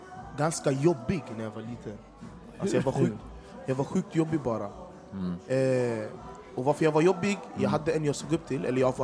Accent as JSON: {"language": "Swedish", "town": "Stockholm", "region": "Stockholm County", "country": "Sweden", "tie": "born or raised there", "said": "Jag är uppväxt i Rinkeby faktiskt."}